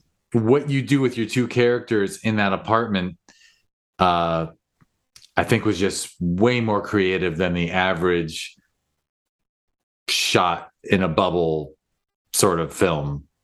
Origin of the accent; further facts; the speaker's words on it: Studio City, California, United States; I grew up in Studio City, but then I was away for, not that anyone cares, but I was away for 15, 20 years, and then I actually returned to the Valley and ended up in Sherman Oaks